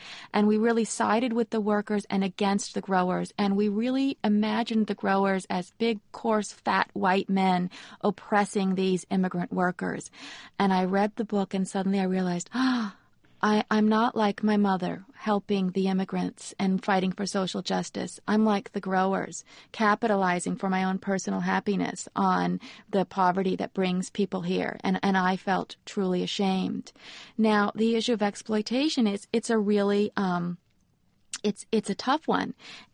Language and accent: English; California, United States; when I was a girl growing up in California, my mother was very liberal